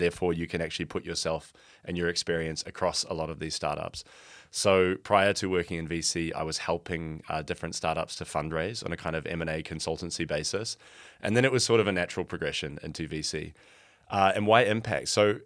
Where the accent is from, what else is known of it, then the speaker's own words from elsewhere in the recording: New Zealand; Yeah, so I'm from New Zealand originally, as you can probably hear in my accent.